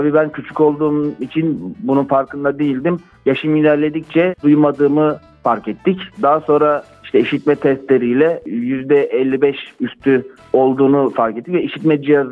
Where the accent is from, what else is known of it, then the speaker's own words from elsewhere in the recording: Istanbul, Turkey; now in Düzce, Turkey; 1986 doğumlu. Aslen Düzceliyim, doğma büyüme İstanbul. Şu an hala da Düzce'de yaşıyorum.